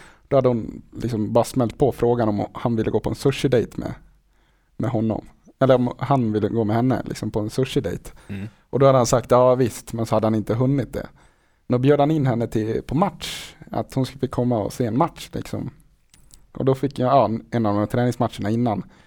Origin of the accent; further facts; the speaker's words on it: Borlänge, Dalarna County, Sweden; accent: Dalarna dialect; Jag vill ju gärna behålla mitt dalmål. Så jag, när någon påpekar att jag har tappat stockholmskan, då liksom ringer jag ju någon gammal kompis och kommer tillbaka till jag här, så att man är liksom riktigt tillbaka i Borlängemålet.